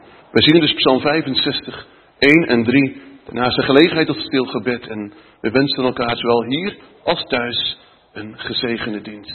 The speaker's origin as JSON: {"language": "Dutch", "town": "Arnemuiden", "region": "Zeeland", "country": "Netherlands", "tie": "born there", "said": "maar ook Sint-Antoniepolder en onze geboorteplaats Arnhem-Muiden."}